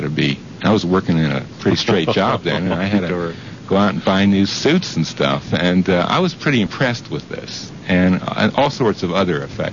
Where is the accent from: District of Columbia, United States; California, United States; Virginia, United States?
District of Columbia, United States; Washington; moved away as an adult; also born or lived in Toronto, Canada; Well, I was born in Washington, D.C., and lived there until I went away to college. Later, I went to work in Toronto, Canada